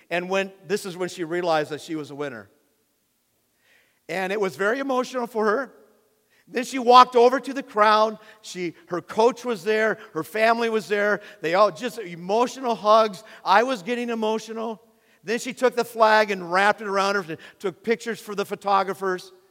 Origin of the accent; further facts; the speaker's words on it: United States; I just get so caught up in being an American.